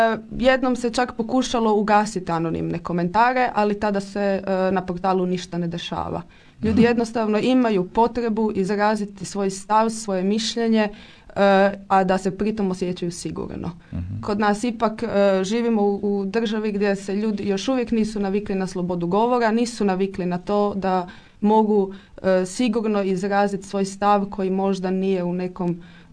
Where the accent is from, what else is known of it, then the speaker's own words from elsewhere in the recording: Pazin, Istria County, Croatia; A inače se profesionalno radim u gradu Pazinu, ja sam iz Pazina.